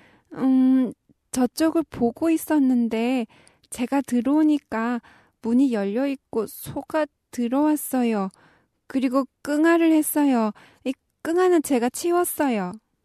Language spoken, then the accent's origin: Korean; North Korea